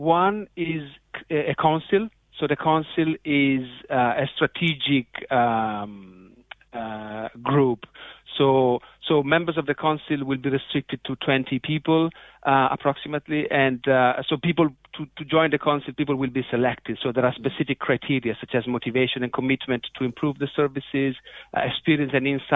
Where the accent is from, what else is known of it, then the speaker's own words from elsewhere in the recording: Italy; English is a second language; moved away as an adult; now in Galway, Ireland; So first of all … I am originally from Italy, and I've lived for the last 11 years in Galway